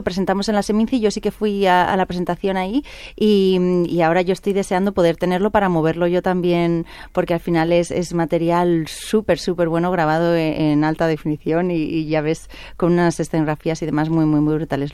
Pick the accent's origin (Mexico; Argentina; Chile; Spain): Spain; Valladolid, Castile and León; grabé en Valladolid, en mi tierra, volviendo a hacer ficción